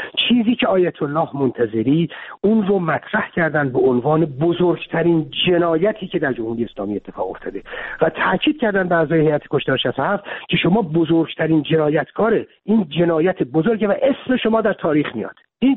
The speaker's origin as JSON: {"language": "Persian", "country": "Iran"}